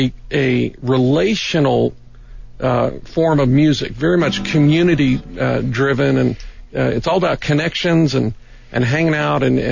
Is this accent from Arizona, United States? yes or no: yes; Tucson, Arizona, United States; You know, Tucson, for the most part, is home. My dad was Air Force, and we, as a boy, we settled into to Tucson here. So this has been home.